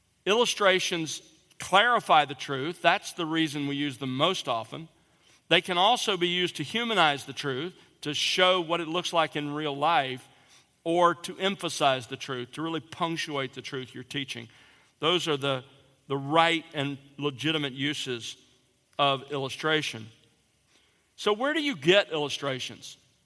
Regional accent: Alabama, United States; And in my case, I grew up in South Alabama

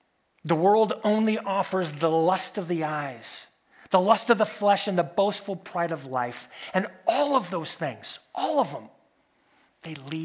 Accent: California, United States; I came from California, and I think the bumper sticker originated there.

